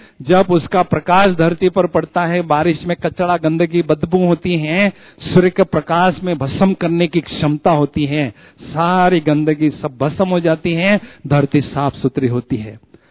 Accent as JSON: {"language": "Hindi", "country": "India", "tie": "born there", "said": "हमें बहुत बहुत अच्छी तरह से गर्व है कि हमारा जन्म भारत जैसी देवभूमि में हुआ है"}